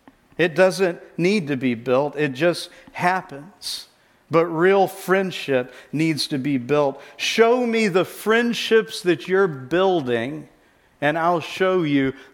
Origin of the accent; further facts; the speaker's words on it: Gulf Coast, United States; I grew up on the Gulf Coast near Louisiana where we ate barbecued crab fresh out of the Gulf of Mexico.